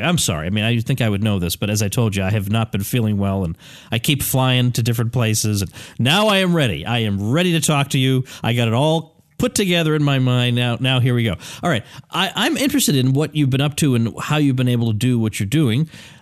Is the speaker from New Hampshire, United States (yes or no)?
no; Massachusetts, United States; But I grew up in Massachusetts, and I never thought of Maine as being particularly conservative